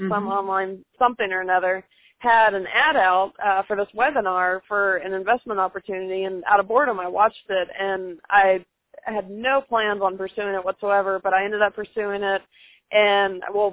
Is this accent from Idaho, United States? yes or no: no; Atlanta, Georgia, United States; moved away as an adult; also born or lived in Miami; now in California, United States; I'm actually from, I was born in Miami, but I grew up in Atlanta, so not too far from you, and I loved hearing the southern accent.